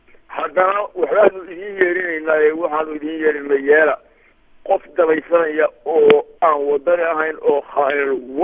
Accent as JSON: {"language": "Somali", "region": "Puntland", "country": "Somalia", "said": "anigu Puntland baan ku nashay, reer Puntland baan ahay"}